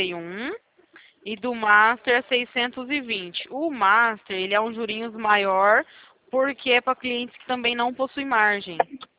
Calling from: Presidente Prudente, São Paulo, Brazil; Presidente Prudente, interior de São Paulo.

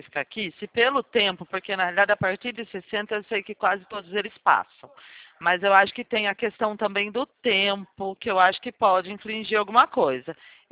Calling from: Limeira, São Paulo, Brazil; Eu estou falando com o senhor da cidade de Limeira.

